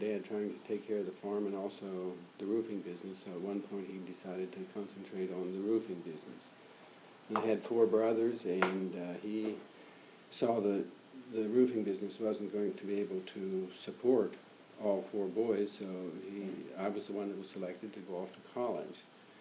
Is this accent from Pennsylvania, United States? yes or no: yes; Springs, Pennsylvania, United States; born there; Okay, I was born in 1940 in Springs, Pennsylvania, very rural, small town in southwestern Pennsylvania. At the age of 7, we moved to a farm